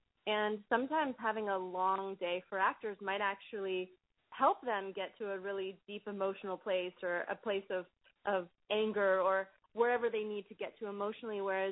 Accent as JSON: {"language": "English", "town": "Miami", "region": "Florida", "country": "United States", "tie": "born or raised there", "said": "We grew up in the Magnet, you know, theater programs that existed in Miami at the time."}